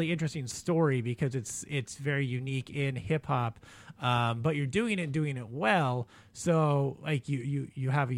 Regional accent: California, United States; I grew up in South Central in the 80s.

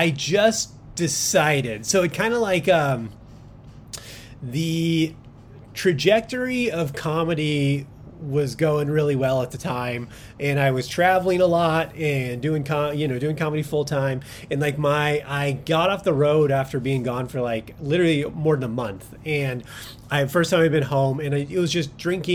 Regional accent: Los Angeles, California, United States; I grew up in South Central LA in the 80s, right? Like, it was poor, it was bad.

